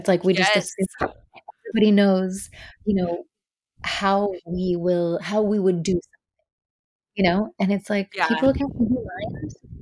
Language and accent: English; Chicago, Illinois, United States; also born or lived in New York / Los Angeles; I lived in New York and then LA. I'm from Chicago. I've kind of been around the States.